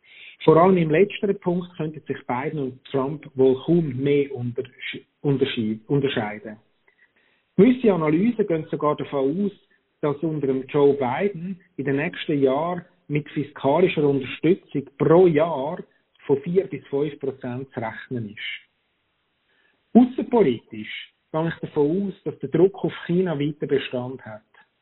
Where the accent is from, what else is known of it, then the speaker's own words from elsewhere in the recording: Switzerland; Und ich denke, wir als Schweizer sind ja schließlich pragmatisch und abstimmungsgebunden.